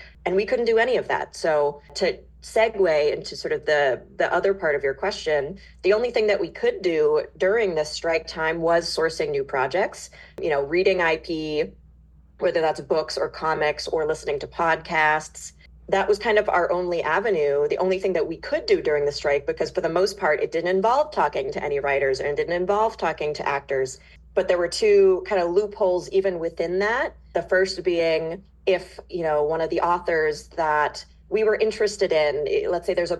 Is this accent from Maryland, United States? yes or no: no; Boston, Massachusetts, United States; now in Los Angeles, United States; I am from the East Coast. I'm from the Boston area. And I moved out to LA in 2015 or so to start my entertainment career with NBC Universal.